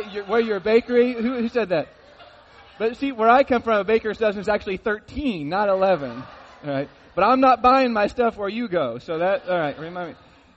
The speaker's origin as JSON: {"language": "English", "town": "Scottsburg", "region": "Indiana", "country": "United States", "tie": "born or raised there", "lives_now": "Shelbyville, United States", "said": "But growing up in Scottsburg, and my dad was a big basketball fan"}